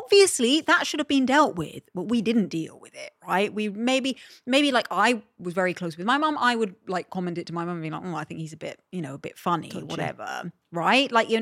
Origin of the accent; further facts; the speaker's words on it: Malta; when I grew up in Malta, I did a lot of theatre stuff.